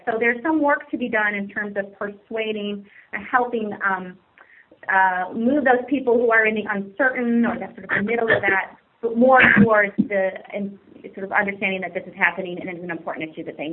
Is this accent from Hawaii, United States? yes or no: no; Chicago, Illinois, United States; I'm from Chicago, and I love that we're saying Chicagoland.